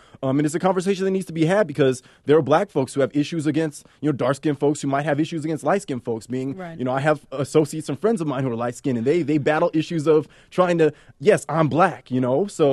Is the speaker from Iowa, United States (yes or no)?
no; East Palo Alto, California, United States; I was raised in East Palo Alto, California, which is an urban area in the Bay Area.